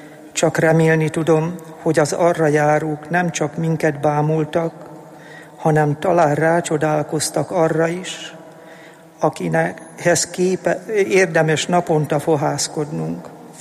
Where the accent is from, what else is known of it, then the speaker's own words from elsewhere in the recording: Aldebrő, Heves, Hungary; Aldebrőről jöttem.